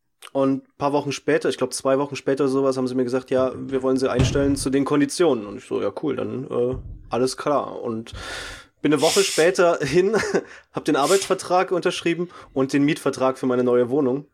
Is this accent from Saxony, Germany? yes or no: yes; Saxony, Germany; accent: Saxon; habe ich 1A Sächsisch gesprochen. Ich freue mich zwar mega, weil ich liebe meinen Dialekt wirklich sehr